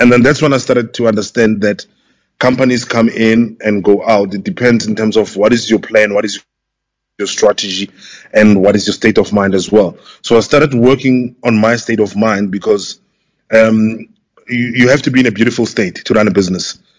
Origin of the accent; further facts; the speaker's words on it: Pretoria, Gauteng, South Africa; Okay, basically, I grew up in Pretoria, in Gauteng.